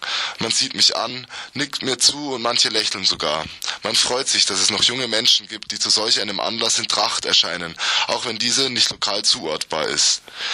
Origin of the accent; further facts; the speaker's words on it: Bavaria, Germany; now in Vienna, Austria; Fremd, da ich als Deutscher oder als Bayer in Wien mich noch immer auf unsicherem Terrain bewege